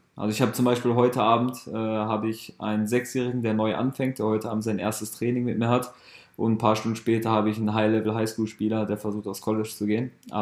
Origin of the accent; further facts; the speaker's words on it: North Rhine-Westphalia, Germany; Also ich bin im Ruhrpott aufgewachsen.